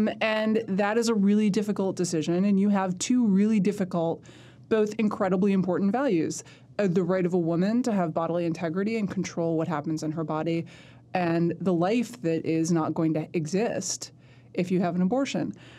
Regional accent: Manhattan, New York, United States; I would have kind of assumed that most of the people I knew in high school were liberal because I grew up in Manhattan.

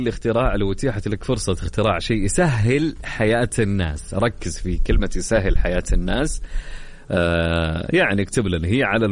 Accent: Saudi Arabia; وين موجود عندنا في السعودية هنا؟

